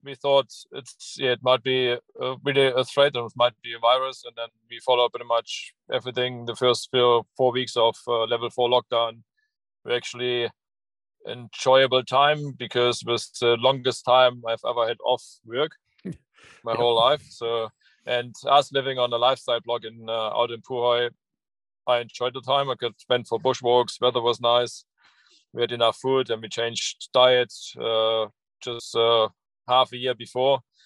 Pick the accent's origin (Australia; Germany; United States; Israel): Germany; East Germany; Yes, I was born in 69 in East Germany, grew up, went to school, was part of the youth organizations all the way through to school.